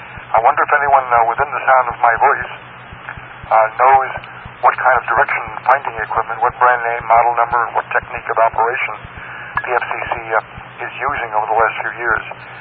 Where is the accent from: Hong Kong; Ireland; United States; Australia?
United States; Middle Island, New York; My hometown for my later teenage years was Middle Island, which is right alongside of Ridge.